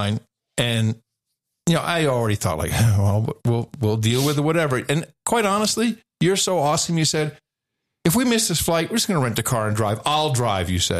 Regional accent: United States; I'm an American. This is my country.

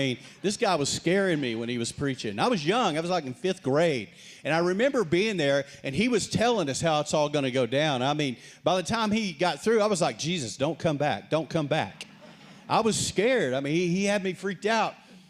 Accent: Texas, United States; I grew up in Texas. I'm a Texas born and bred, West Texas. Yes, we had horses growing up.

